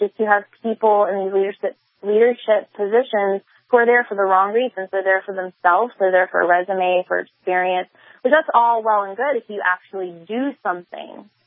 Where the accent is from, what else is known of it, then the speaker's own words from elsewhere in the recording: Florida, United States; I'm a Southerner. I was born and raised here in the South. I love the culture. Florida is not perfect by any means.